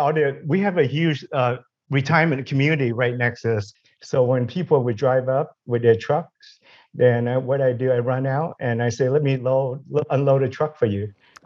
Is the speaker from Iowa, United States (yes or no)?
no; California, United States; We grew up in the San Fernando Valley.